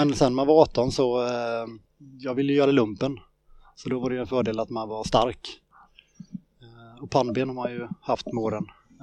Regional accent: Jönköping, Jönköping County, Sweden; moved away as an adult; now in Skövde, Sweden; född och uppvuxen i Jönköping, försöker bibehålla min dialekt så gott det går nu när jag flyttat hit till Skövde. Ja, vem är jag? Jag fyller 40 detta året

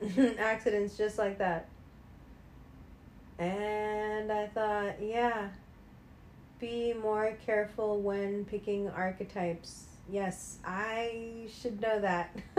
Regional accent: New York, United States; I was really far away from the steering and the airbag, but that's just because I'm from New York.

